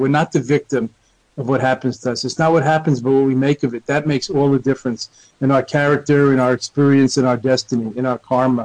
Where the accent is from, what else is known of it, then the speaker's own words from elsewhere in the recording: New York, United States; I mean, I'm a New Yorker. I have motor mind just like anybody else.